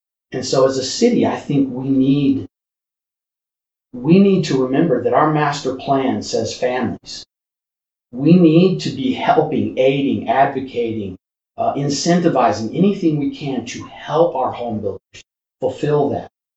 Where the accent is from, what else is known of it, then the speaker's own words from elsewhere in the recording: Hattiesburg, Mississippi, United States; Back in my hometown, I will tell you that the city, I'm from a town called Hattiesburg, Mississippi, originally.